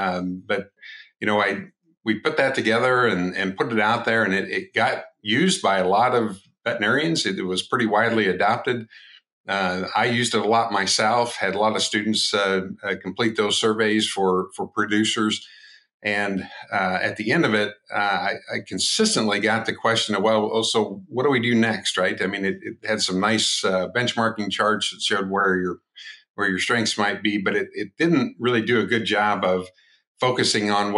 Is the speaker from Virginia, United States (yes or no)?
no; Iowa, United States; I grew up in Iowa. Kind of what I would describe as a hobby farm.